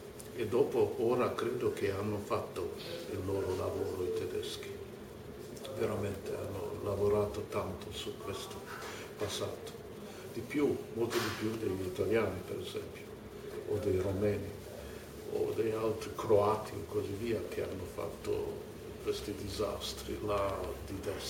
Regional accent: Romania; Italian is a second language; ma non sono divenuto un tedesco italiano, come sono stato in Romania come tedesco romeno. E così vivo fra tre paesi.

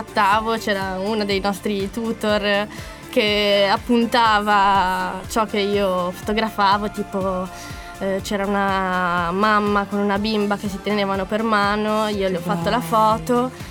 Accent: Chiavari, Liguria, Italy; Io sì, sono di Chiavari.

